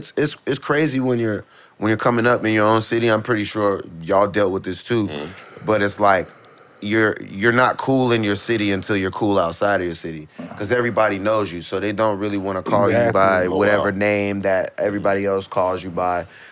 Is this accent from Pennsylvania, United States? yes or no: yes; Pittsburgh, Pennsylvania, United States; And I think the gangster shit just comes as a necessity out there. It's hard growing up in Pittsburgh.